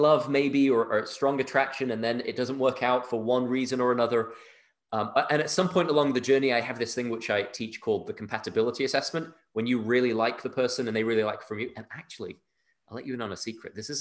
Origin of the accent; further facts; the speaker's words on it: United Kingdom; I'm a British Pakistani. My parents are from Pakistan. I grew up in the UK.